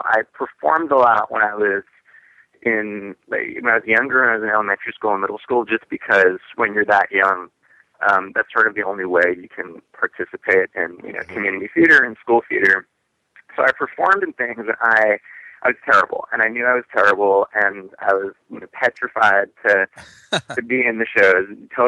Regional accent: Long Island, New York, United States; I'm from Long Island, mm-hmm. and I went to see Little Shop of Horrors mm-hmm. for my sixth birthday.

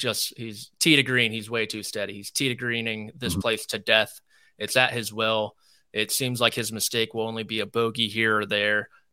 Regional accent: United States; I grew up outside Washington, D.C., okay? Yeah. I've never seen a hyena in my life.

